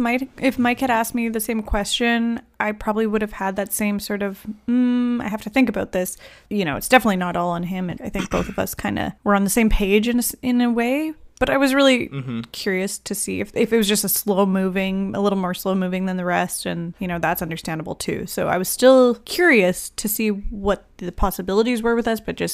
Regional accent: Manitoba, Canada; I grew up 2 hours outside of Winnipeg, never been to this park.

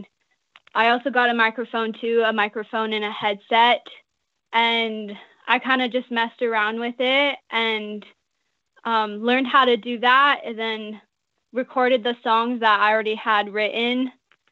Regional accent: Utah, United States; So I'm from Utah.

